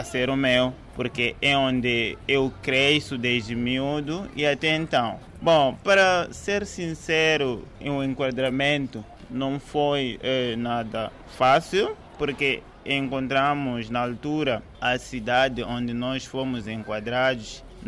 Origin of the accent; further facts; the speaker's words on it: Bujumbura, Bujumbura Mairie, Burundi; Portuguese is a second language; now in Lichinga, Mozambique; venho de Burundi, na capital Bujumbura, é de lá onde eu nasci. Estou cá desde 97, praticamente vivendo na cidade de Lixinga, província de Niassa